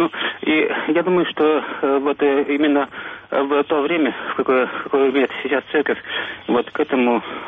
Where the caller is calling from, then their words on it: Belarus; я священник … из Белоруссии.